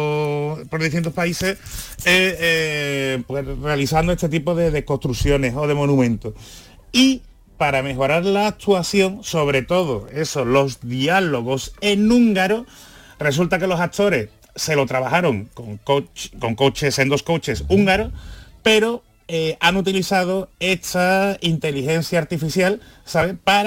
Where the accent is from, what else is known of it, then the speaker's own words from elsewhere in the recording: Andalusia, Spain; los que somos de aquí de Andalucía notamos que es una catalana